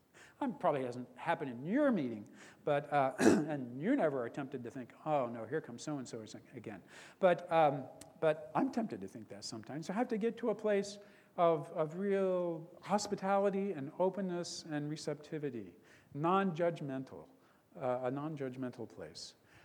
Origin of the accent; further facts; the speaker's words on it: Ohio, United States; accent: Yankee; also born or lived in Louisville, Kentucky; I was born in Louisville, and my family crossed the Great Divide into Ohio when I was 6 years old. So I talk like a Yankee, but yeah, I'm from Kentucky.